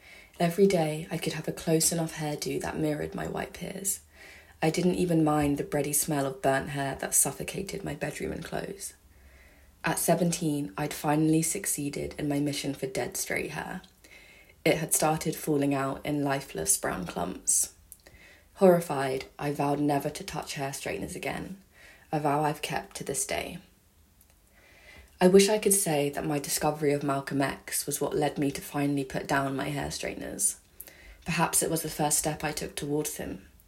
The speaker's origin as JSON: {"language": "English", "town": "Brighton", "region": "South East England", "country": "United Kingdom", "tie": "born or raised there", "said": "I grew up in Brighton, a predominantly white seaside city on the south coast of England"}